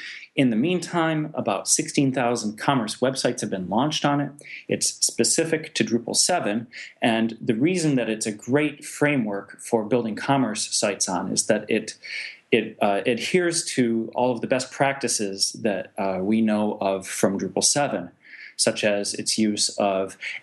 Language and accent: English; Michigan, United States; moved away as an adult; now in Germany; I'm originally from Michigan, thus no German accent here, but I moved to Germany about 15 years ago to be with my lovely wife, who is German.